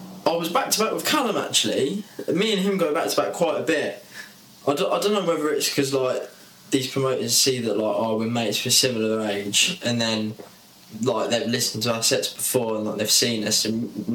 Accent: Kettering, East Midlands, United Kingdom; You know, I'm from Ketrin, I've lived there my whole life.

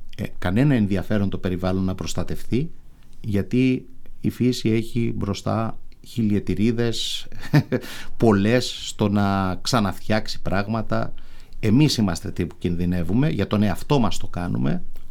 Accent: Heraklion, Crete, Greece; Αν και μεγάλωσα στο Ηράκλειο

